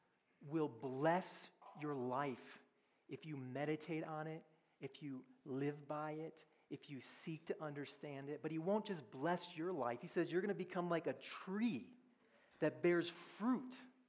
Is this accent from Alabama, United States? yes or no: no; Austin, Texas, United States; I'm from Austin, Texas. And yes, come on, some Texans here. Yep. We get to say y'all because we're from Texas.